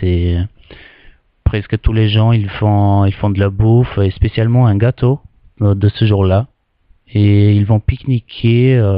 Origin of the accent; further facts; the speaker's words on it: Albania; French is a second language; je viens de l'Albanie. J'ai 22 ans et je suis là pour vous parler de l'Albanie.